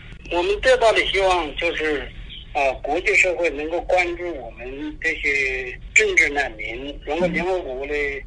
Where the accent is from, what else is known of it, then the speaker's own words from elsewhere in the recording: Hubei, China; 比如说原来在湖北，我是湖北人嘛。